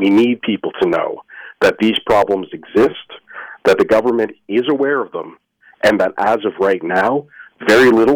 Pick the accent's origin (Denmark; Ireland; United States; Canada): Canada; Ontario; Realistically, I'm from Ontario, and we had a town called Walkerton where water quality was not considered important